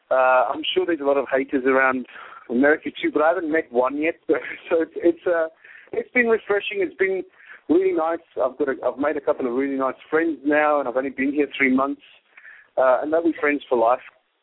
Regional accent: South Africa; born there; moved away; also born or lived in England; I was born in South Africa. I moved to England in 96.

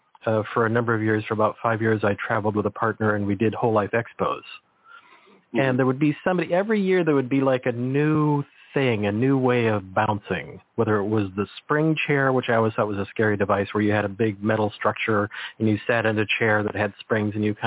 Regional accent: California, United States; I grew up on the Monterey Peninsula, and I can just see people's dead rebounders out in the yard covered by ivy

